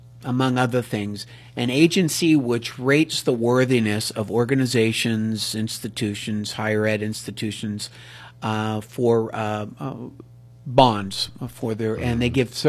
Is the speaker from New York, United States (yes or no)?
no; Ellwood City, Pennsylvania, United States; So it was special because it was my hometown.